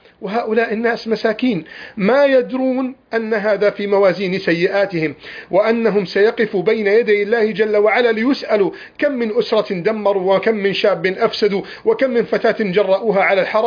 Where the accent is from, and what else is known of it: Egypt